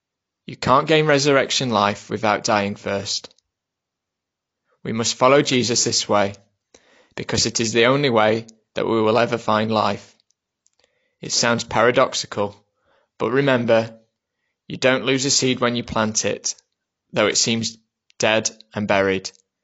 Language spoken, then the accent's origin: English; Chesterfield, East Midlands, United Kingdom; Growing up in Chesterfield or Ches Vegas, we didn't have the comfy middle class existence I have now, and therefore, as a family, had to be more frugal.